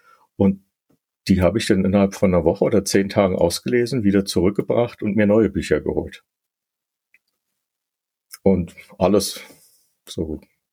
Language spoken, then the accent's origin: German; Berlin, Germany; Ich bin ja 1958 in Berlin geboren, tatsächlich ein waschechter Berliner. Und dort auch so als Kind dann zur Schule gegangen, Grundschule.